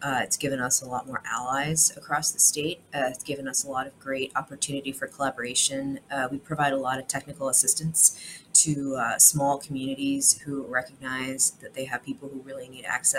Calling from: Anchorage, Alaska, United States; I'm coming in from Anchorage on Dena'ina land this morning.

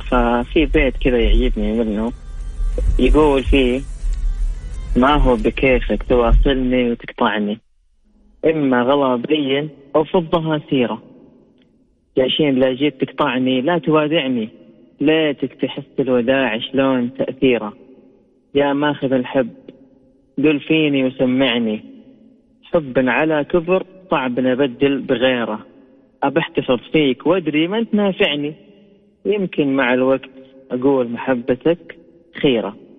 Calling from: Jeddah, Makkah Province, Saudi Arabia; أكلمك من جدة

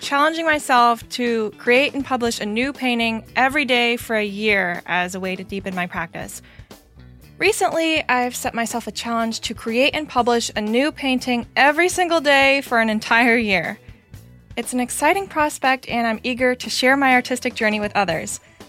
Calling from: Santa Fe, New Mexico, United States; I'm reaching out from Santa Fe, New Mexico. I'm a longtime artist specializing in watercolor paintings.

